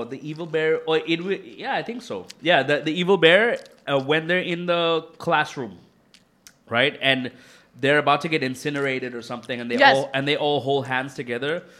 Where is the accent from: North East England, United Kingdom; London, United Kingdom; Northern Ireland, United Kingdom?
London, United Kingdom; moved away; I grew up in London, but did not know my culture so well. And when I moved here, I finally started